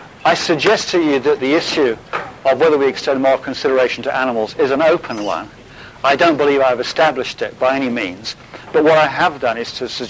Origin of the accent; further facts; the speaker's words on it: Montreal, Quebec, Canada; When I was a young boy growing up in Montreal, horses walked up and down the street, pulling wagons and sleds